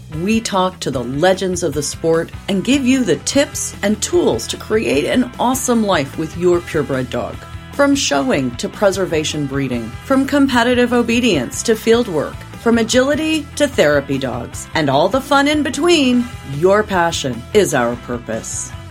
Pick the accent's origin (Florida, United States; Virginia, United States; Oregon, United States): Oregon, United States; This event was held with the Rogue Valley Kennel Club here in my hometown.